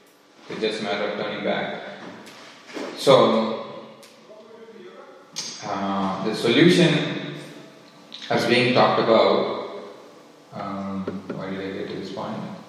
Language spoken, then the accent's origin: English; India; growing up in India